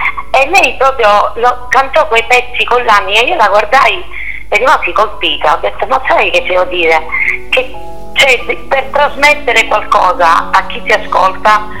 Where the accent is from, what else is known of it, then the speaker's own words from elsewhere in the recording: Aci Castello, Sicily, Italy; sono di Acicastello è un paesino, il paesino del Berga, dove nascono i faraglioni, nasce di Sera Lachea, il castello di Acicastello, quindi sono cresciuta in questo paesino, per un po' le mie radici